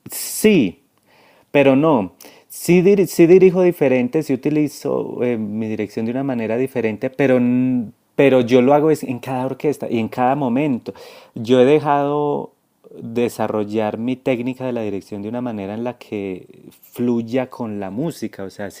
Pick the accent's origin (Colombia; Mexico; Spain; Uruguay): Colombia; Para mí como director colombiano